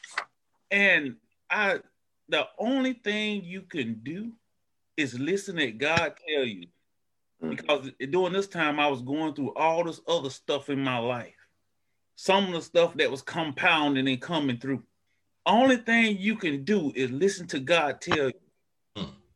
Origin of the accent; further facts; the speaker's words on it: Prosperity, South Carolina, United States; Prosperity, Newberry, South Carolina, born and raised. Never been to California in my life.